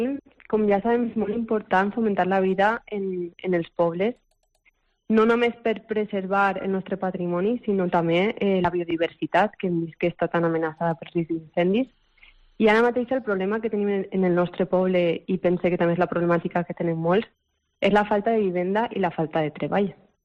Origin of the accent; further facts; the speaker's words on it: Valencian Community, Spain; No és perquè sigui el meu poble, però jo crec que és de visita obligatòria dels pobles de l'interior de Castelló.